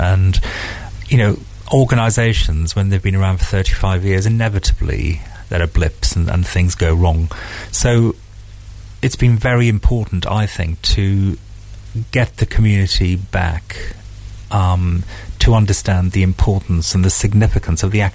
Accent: Wales, United Kingdom; born there; I was born in North Wales, and there's a similarity, of course, to that. I was brought up in a pub, and I'm now living in an old pub, which has been renovated on the south of the island.

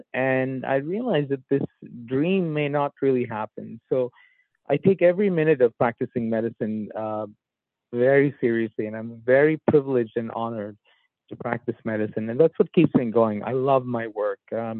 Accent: New York City, New York, United States; also born or lived in India; I noticed a stark contrast between growing up in New York City to very rural India, small places

